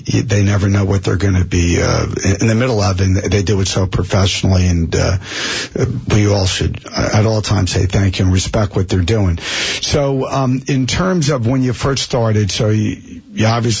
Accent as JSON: {"language": "English", "town": "Springfield", "region": "New Jersey", "country": "United States", "tie": "born or raised there", "said": "I grew up in Springfield and right in Union County."}